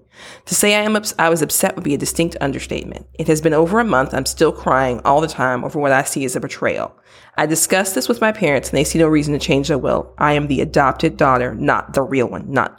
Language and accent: English; Midwest, United States; I'm from the Midwest. Don't judge me.